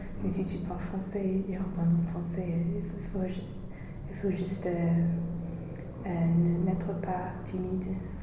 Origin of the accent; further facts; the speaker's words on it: England, United Kingdom; accent: English; French is a second language; Quand je répondais avec mon accent anglais, j'ai dit oh, c'est un drapeau breton de.